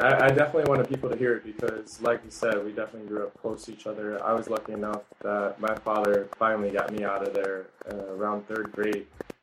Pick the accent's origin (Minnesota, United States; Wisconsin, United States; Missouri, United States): Missouri, United States; St. Louis; I grew up 15th in South St. Louis